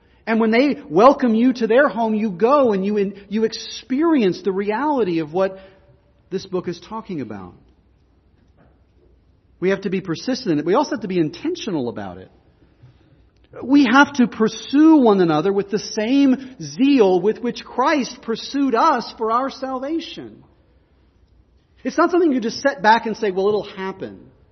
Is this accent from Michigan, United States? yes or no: no; Pennsylvania, United States; We are Western, we are American, and we are Western Pennsylvanians.